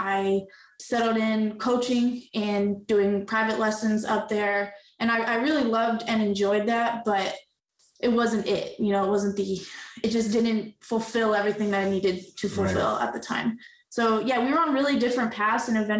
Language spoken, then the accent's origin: English; Delaware, United States; But my plans pre-Logan were to go back to Delaware and my home state. And I was going to coach. I was going to do some stuff with my high school.